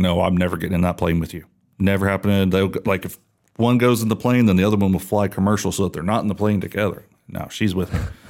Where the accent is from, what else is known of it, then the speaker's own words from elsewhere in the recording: Oklahoma, United States; I'm from Oklahoma. Dad, you like OU. I'll go to Oklahoma State just to piss you off.